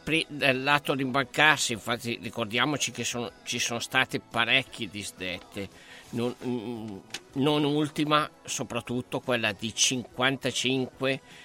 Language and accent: Italian; Gallarate, Lombardy, Italy; born there; sono nato a Gallarate in provincia di Varese nel 1957